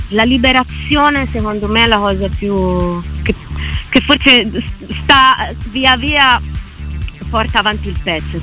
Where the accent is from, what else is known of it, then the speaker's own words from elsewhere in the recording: Orvieto, Umbria, Italy; now in Prato, Italy; sono nata a Orvieto, perché la mia mamma è di Orvieto. Sono cresciuta a Orvieto, poi sono venuta a Prato.